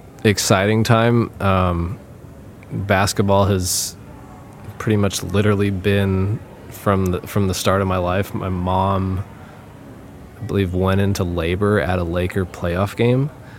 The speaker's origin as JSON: {"language": "English", "town": "Memphis", "region": "Tennessee", "country": "United States", "tie": "born or raised there", "said": "Growing up in Memphis, then going to college at West Virginia, like those were some of the most important, if not the most important years of my life"}